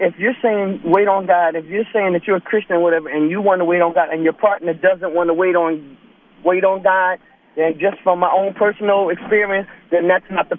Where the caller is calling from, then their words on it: Philadelphia, Pennsylvania, United States; I'm calling from North Philadelphia.